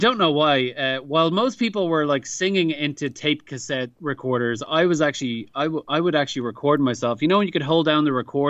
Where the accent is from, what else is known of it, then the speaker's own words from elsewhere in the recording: Dublin, Leinster, Ireland; now in United States; I am originally from Dublin in Ireland, and I moved to the U.S. 7 years ago.